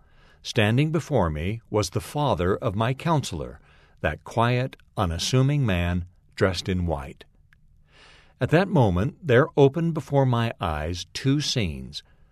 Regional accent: Philippines; Growing up in the Philippines, I learned that as recently there as the early 1900s

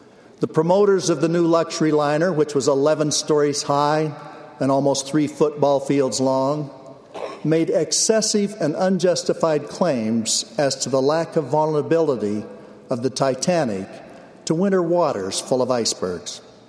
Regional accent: Logan, Utah, United States; born there; He was my stake president when I was born in Logan, Utah.

